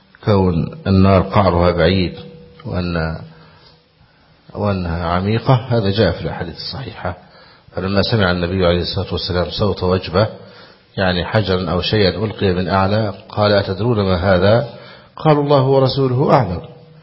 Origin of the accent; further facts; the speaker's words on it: Egypt; وأسأل الله أن يعافي بلاد المسلمين ويعافي بلادنا مصر وسائر بلاد المسلمين من شرهم.